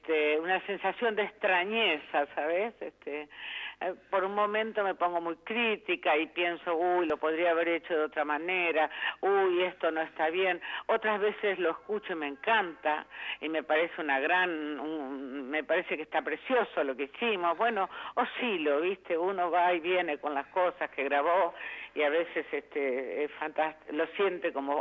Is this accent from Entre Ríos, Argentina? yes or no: yes; Villaguay, Entre Ríos, Argentina; Para mí es muy importante porque mi pueblo es Villaguay.